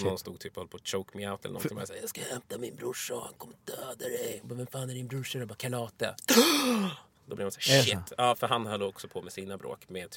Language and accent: Swedish; Vallentuna, Stockholm County, Sweden; När jag växte upp i Vallentuna så var det var så få minoriteter att alla minoriteter blev en grupp liksom.